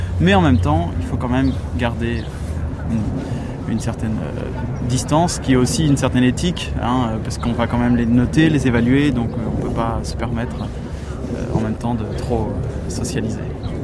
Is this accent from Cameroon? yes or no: no; France; Je suis français.